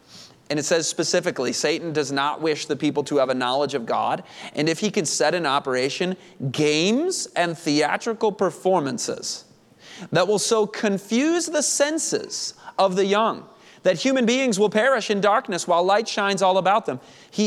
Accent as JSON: {"language": "English", "region": "Michigan", "country": "United States", "tie": "born or raised there", "said": "I grew up in Michigan, and in Michigan it's very flat. There's not mountains."}